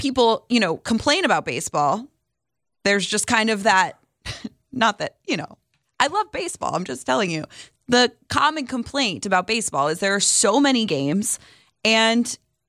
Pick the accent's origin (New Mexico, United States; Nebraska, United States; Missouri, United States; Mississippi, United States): Missouri, United States; St. Louis; I grew up in St. Louis. Cardinals run that town.